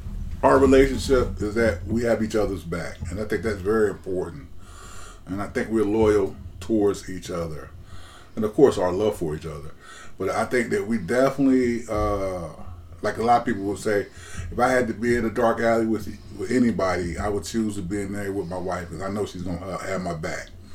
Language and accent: English; Los Angeles, California, United States; And just based on the neighborhood that I grew up in, I grew up in South Central LA.